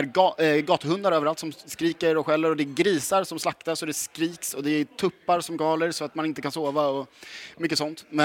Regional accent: Sweden; Jag är ändå svensk.

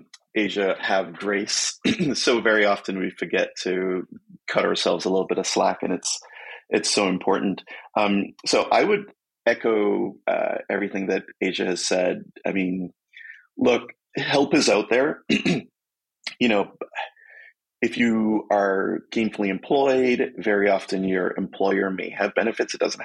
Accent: Jamaica; moved away; one of the things that was so amazing to me in just moving here from my home country, Jamaica, was libraries, right?

